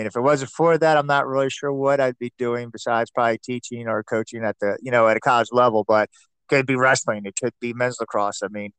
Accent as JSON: {"language": "English", "town": "Laurel", "region": "Maryland", "country": "United States", "tie": "born or raised there", "said": "Yeah, I grew up in Laurel, Maryland. I ended up going to Meade High School, but grew up in what was called Maryland City"}